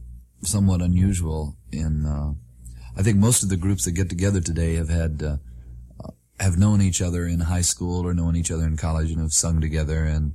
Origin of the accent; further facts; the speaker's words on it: Maryland, United States; because I was born in Maryland, lived there for 13 years